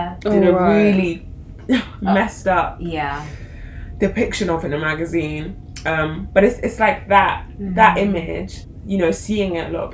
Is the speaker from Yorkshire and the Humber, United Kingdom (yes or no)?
yes; Sheffield, Yorkshire and the Humber, United Kingdom; In primary school, I was like the tallest and the biggest one, and like one of three black people because I grew up in Sheffield.